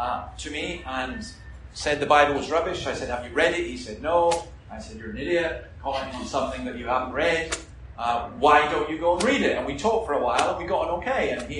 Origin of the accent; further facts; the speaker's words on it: Scotland, United Kingdom; I'm a Scottish Presbyterian minister